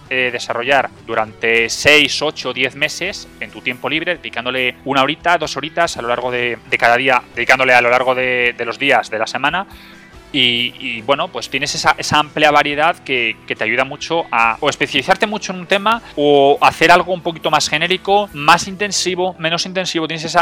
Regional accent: Spain; en mi caso, que soy de España

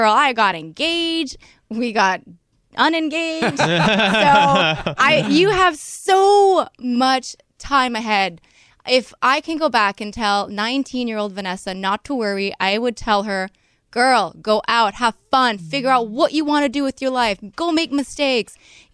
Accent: Canada; Canadian. Hello.

